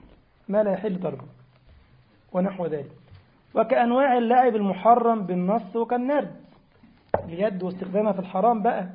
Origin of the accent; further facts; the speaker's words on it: Egypt; عارف عندنا في مصر عيب قوي